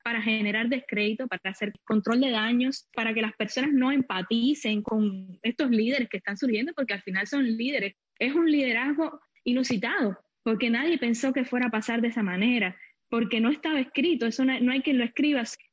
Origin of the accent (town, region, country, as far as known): Cuba